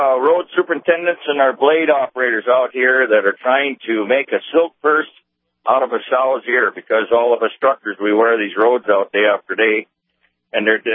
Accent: North Dakota, United States; I'm a farmer from Central North Dakota, and I give a shout-out to the farmers.

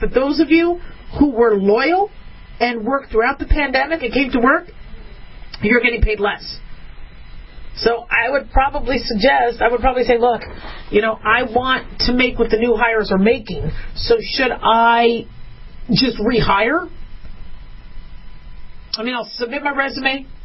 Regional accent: Arizona, United States; I think it was the Phoenix Gazette and the Arizona Republic when I grew up in Arizona.

